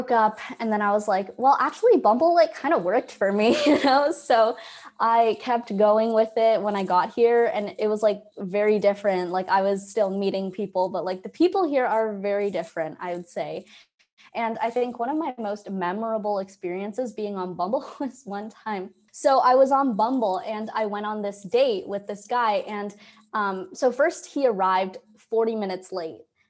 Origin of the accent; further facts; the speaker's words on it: Toronto, Ontario, Canada; because I'm from Toronto, so our Thanksgiving was already in October.